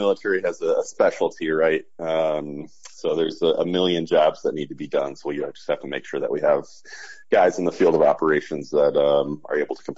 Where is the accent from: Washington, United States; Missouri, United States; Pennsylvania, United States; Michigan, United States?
Michigan, United States; Ann Arbor; so I grew up a local guy here in Michigan, growing up in Ann Arbor and then going to Eastern Michigan.